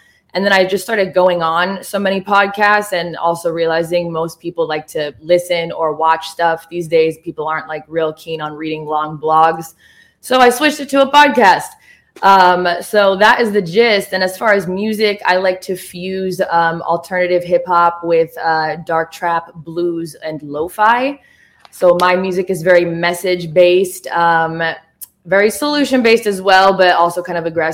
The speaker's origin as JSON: {"language": "English", "region": "Oregon", "country": "United States", "also_born_or_lived": "Los Angeles", "lives_now": "Nashville, United States", "said": "Yeah, so I'm from Oregon, and I also used to live in L.A."}